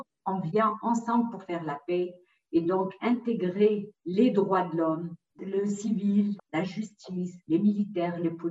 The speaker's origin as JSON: {"language": "French", "country": "Algeria", "said": "Je suis algérien"}